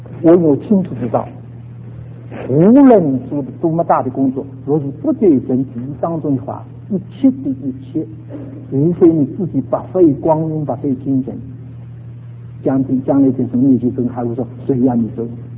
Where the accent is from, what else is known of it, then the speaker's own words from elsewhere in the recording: Shanghai, China; 我们上海人叫一个人呢，不称之的哈，叫他花头